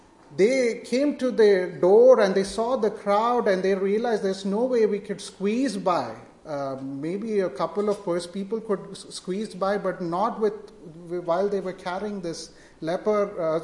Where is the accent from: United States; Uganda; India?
India; moved away; The place that I grew up in India, personal space is a luxury.